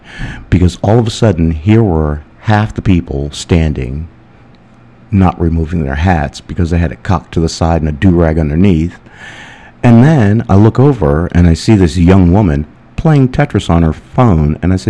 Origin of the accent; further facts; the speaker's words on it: Connecticut, United States; I can even remember the first time I was on a bus, and I grew up in Connecticut, and the bus driver told my mom he wasn't going to put the bus in motion until I sat in the back with her.